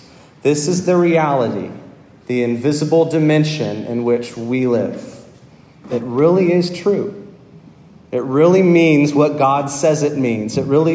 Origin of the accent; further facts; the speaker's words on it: Florida, United States; was a little boy growing up in Central Florida, my dad was the rector of a mid-sized Episcopal church there.